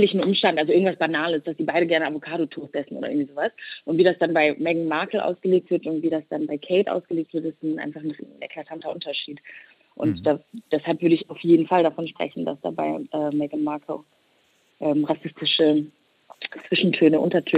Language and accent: German; Rwanda; Ich komme ja auch aus Rwanda, aus Afrika